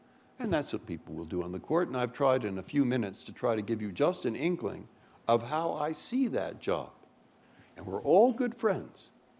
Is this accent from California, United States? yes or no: yes; San Francisco, California, United States; also born or lived in Massachusetts; I grew up in San Francisco. I lived most of my life in Massachusetts.